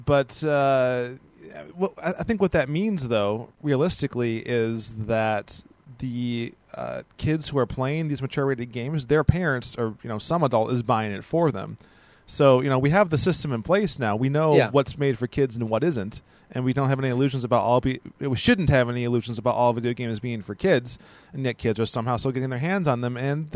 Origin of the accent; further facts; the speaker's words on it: Wisconsin, United States; Yeah, we are from Wisconsin, so it was a huge hunting culture.